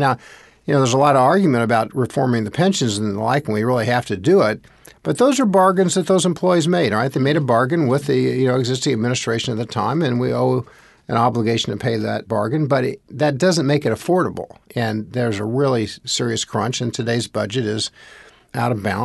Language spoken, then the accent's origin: English; Indianapolis, Indiana, United States; I grew up in Indianapolis and wanted to go into public service.